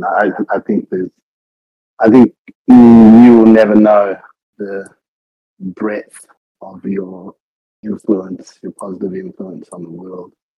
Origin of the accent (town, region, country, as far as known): Australia; born or raised there; also born or lived in Ghana / Wales